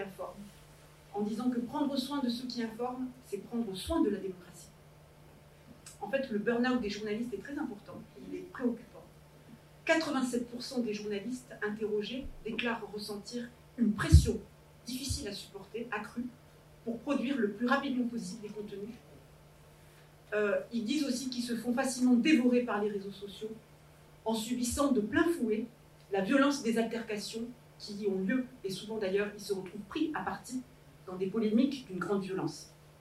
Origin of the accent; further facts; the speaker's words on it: South-West France, France; accent: South-West French; On avait un accent dans le Sud-Ouest, on avait un accent, alors je sais que ça s'entend encore quand je vous parle à la radio, mais on avait un accent très prononcé.